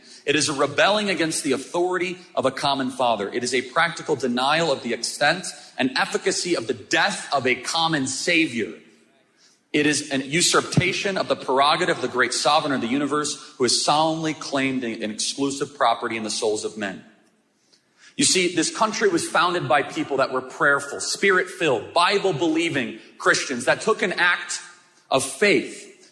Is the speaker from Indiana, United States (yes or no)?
no; Illinois, United States; now in Arizona, United States; You know, I came from Illinois, and it's a good place to be from, by the way.